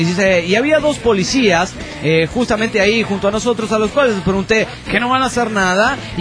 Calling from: Mexico City, Mexico; del DF mexicano.

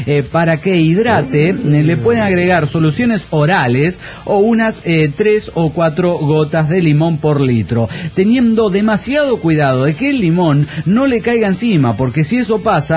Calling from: Saltillo, Coahuila, Mexico; En Saltillo, Coahuila estoy, señoras y señores de la nave. ¿Cómo les va? Yo aquí con la novedad de regresé al calor del norte de México.

